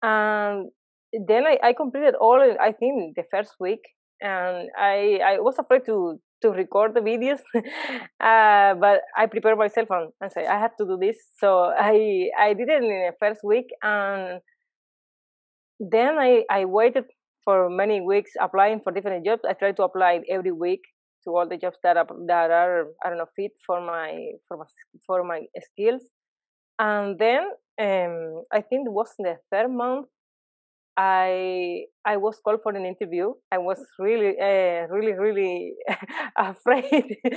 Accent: Cuba; English is a second language; now in Montevideo, Uruguay; I'm from Cuba, and I graduated there and started working in the field. And since then, right now I'm working in Montevideo, Uruguay, as a software engineer too.

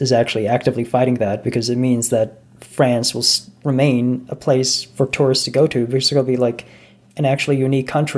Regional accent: New Zealand; this is very striking to me growing up in New Zealand

